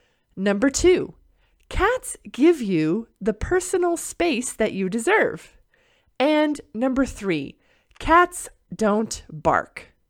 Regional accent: United States; the way that I speak to you in English is very informed by the culture that I was raised in the United States.

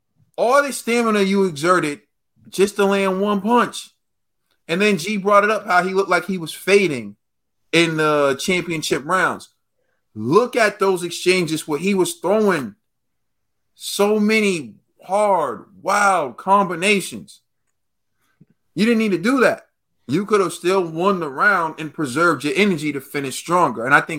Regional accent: United States; I'm just telling you, I have no ties to it. I'm from America.

